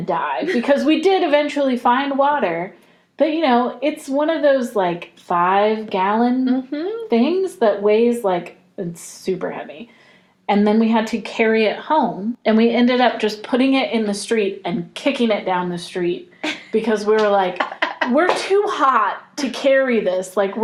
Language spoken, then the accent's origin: English; Florida, United States; because I grew up in the South, where it's humid all the time. Like, I grew up in Florida, mostly, where, you know, you walk outside and you're immediately dripping in sweat.